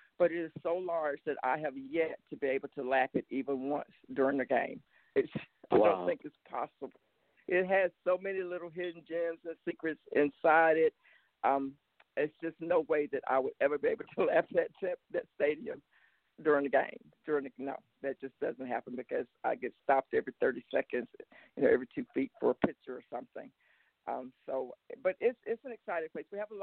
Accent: Forsyth, Georgia, United States; I come from Forsyth, Georgia. That's a football town, so football is just in my blood.

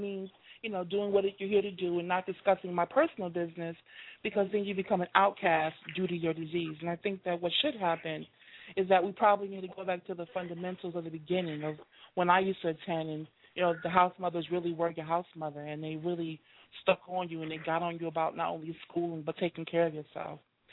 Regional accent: New York, United States; now in Georgia, United States; I lived in New York. I'm a New Yorker. I now live in Georgia.

